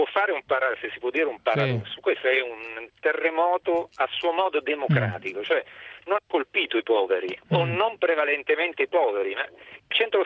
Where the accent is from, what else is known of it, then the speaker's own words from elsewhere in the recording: Chieti, Abruzzo, Italy; No, io sono originario di Chieti, comunque vivo a Chieti